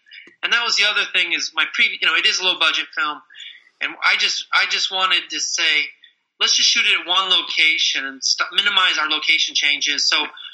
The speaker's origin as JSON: {"language": "English", "town": "Denver", "region": "Colorado", "country": "United States", "lives_now": "Wisconsin, United States", "said": "I'm not originally from Wisconsin. I'm from Denver, Colorado."}